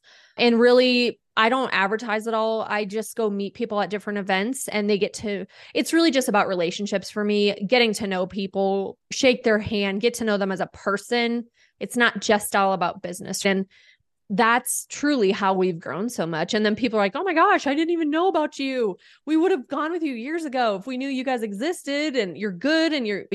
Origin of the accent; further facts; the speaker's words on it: South Dakota, United States; now in Colorado, United States; So I'm from South Dakota. After college, I had to do my internship for my broadcasting degree. So I actually came out to Colorado to do that. I ended up staying.